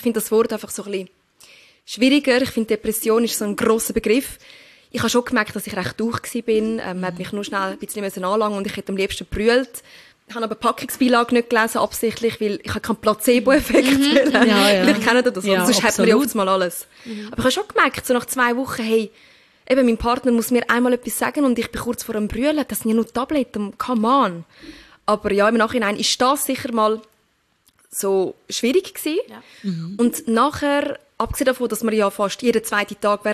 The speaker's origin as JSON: {"language": "German", "country": "Turkey", "said": "ich bin Türkin."}